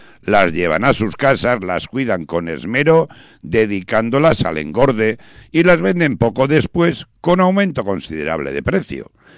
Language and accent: Spanish; Basurto, Basque Country, Spain; Yo, como soy de Basurto, pues os voy a meter una historia de Basurto